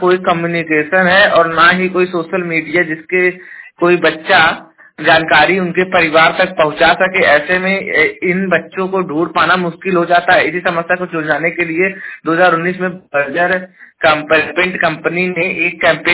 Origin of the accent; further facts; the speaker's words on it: Jaunpur, Uttar Pradesh, India; और मैं उत्तर प्रदेश के जौनपुर जिले का निवासी हूं